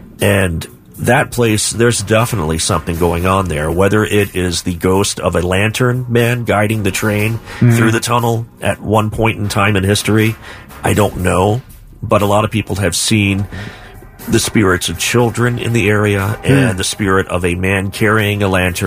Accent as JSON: {"language": "English", "town": "Beaver", "region": "Ohio", "country": "United States", "tie": "born or raised there", "said": "But we had the same thing in Beaver, Ohio, which I grew up in Beaver, Ohio. That's like deep south, southern Ohio, Pike County."}